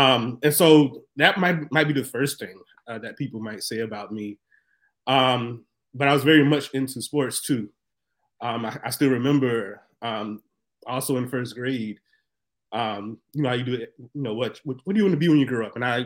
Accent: Orangeburg, South Carolina, United States; So I grew up in first 5 years in Orangeburg.

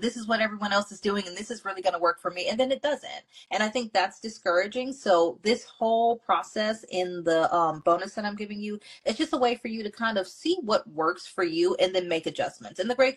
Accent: California, United States; We're both from California. So that's a huge hint. You may not know what it means just yet, but we are both from California. I'm a Southern California girl.

